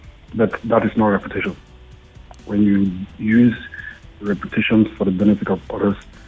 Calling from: Nigeria; I'm calling from Nigeria.

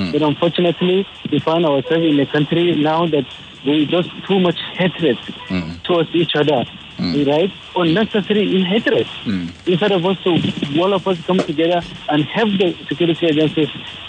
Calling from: Ikeja, Lagos, Nigeria; I'm calling from Ikeja.

